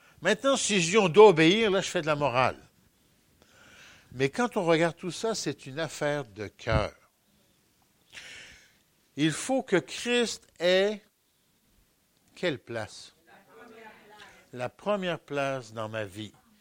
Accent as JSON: {"language": "French", "country": "France", "tie": "born there", "said": "quand j'étais tout petit, vu que je suis né en France"}